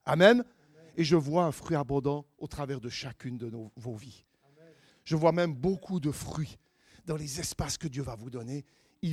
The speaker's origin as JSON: {"language": "French", "country": "Switzerland", "said": "écoutez, je suis suisse. Si vous ne comprenez pas ma langue, bougez la main, ok?"}